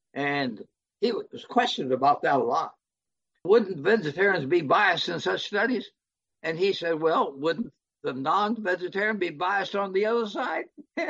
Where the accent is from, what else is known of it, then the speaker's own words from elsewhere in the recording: China; I grew up in China